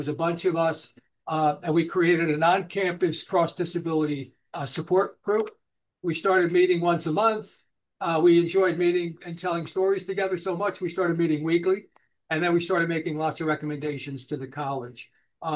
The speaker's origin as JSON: {"language": "English", "town": "Newburgh", "region": "New York", "country": "United States", "tie": "born or raised there", "said": "And he had an office here in my hometown in Newburgh."}